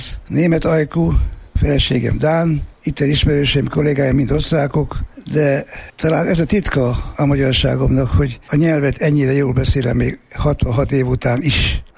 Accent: Vienna, Austria; A felett igen egyszerű. Bécsi, magyar vagyok.

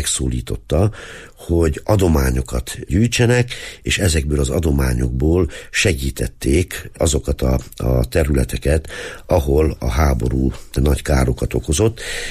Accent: Hungary; hogy igen, hát de mi az ellenség vagyunk, mert hogy mi magyarok vagyunk.

